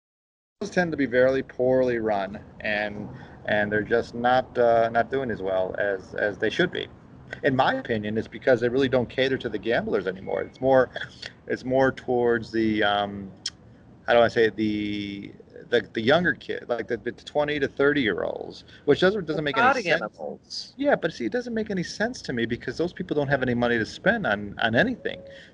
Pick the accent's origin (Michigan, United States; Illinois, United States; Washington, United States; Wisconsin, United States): Illinois, United States; Chicago; There's been a report issued on whether or not Chicago, Illinois, my hometown, go Cubs, is actually looking to build a casino within their city limits.